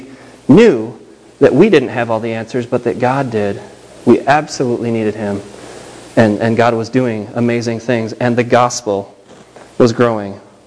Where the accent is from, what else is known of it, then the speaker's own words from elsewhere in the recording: Illinois, United States; I grew up in Illinois, but I went to church my whole life.